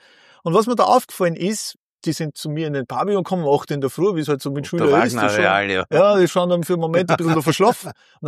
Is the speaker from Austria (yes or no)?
yes; Austria; als Österreicher